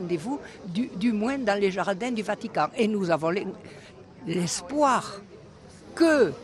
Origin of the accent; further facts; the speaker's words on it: Gerde, Occitanie, France; Je viens de Gerde.